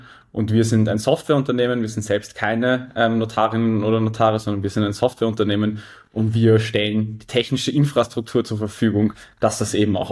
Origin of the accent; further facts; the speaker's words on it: Vienna, Austria; ich bin Wiener, habe aber eigentlich einen deutschen juristischen Hintergrund. Also obwohl ich mein ganzes Leben davor in Wien gelebt habe, habe ich dann Jurastudium in Deutschland gemacht.